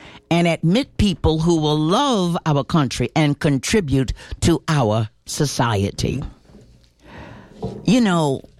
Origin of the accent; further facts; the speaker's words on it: New York, United States; I'm a New Yorker, I would never vote for Chuck Schumer, never did.